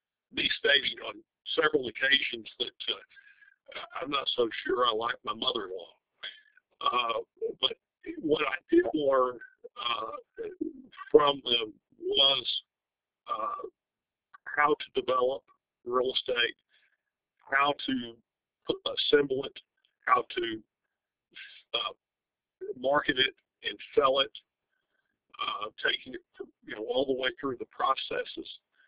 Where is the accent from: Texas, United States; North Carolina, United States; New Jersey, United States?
Texas, United States; Waco; As far as my background goes, I graduated from born and raised in Waco, graduated from Baylor in 1977